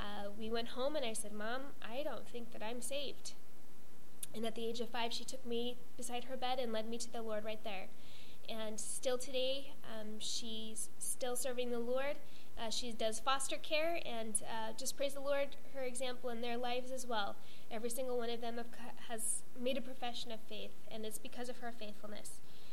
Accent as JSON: {"language": "English", "region": "Colorado", "country": "United States", "tie": "born or raised there", "said": "I grew up in Colorado, and I have 5 brothers"}